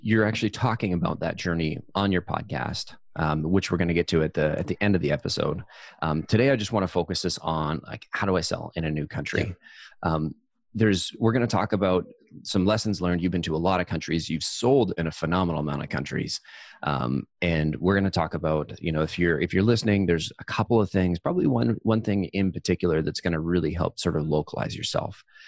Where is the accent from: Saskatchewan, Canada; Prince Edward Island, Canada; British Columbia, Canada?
British Columbia, Canada; Vancouver; I'm in Vancouver, and a lot of people, when I say I'm from Vancouver, they're like, oh man, that's so amazing.